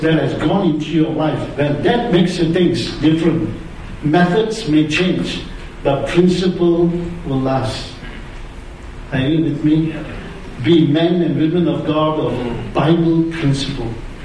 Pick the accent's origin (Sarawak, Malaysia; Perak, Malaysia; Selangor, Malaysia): Perak, Malaysia; Taiping; I remember I came from Taiping, that is a Maxwell Hill, 12 miles up.